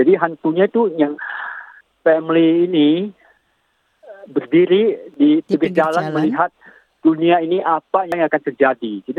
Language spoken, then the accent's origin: Indonesian; Sumatra, Indonesia; Saya, dari Sumatera betul